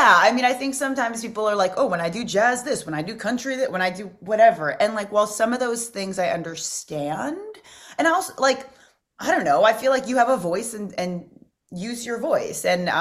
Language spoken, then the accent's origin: English; Hermosa Beach, California, United States; I grew up near the Lighthouse down in Hermosa Beach.